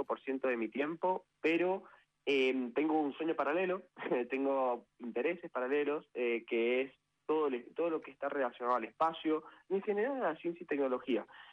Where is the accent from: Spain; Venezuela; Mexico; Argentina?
Argentina; Luján de Cuyo, Mendoza; yo soy de Luján de Cuyo, Mendoza, soy ingeniero mecatrónico, tengo 26 años.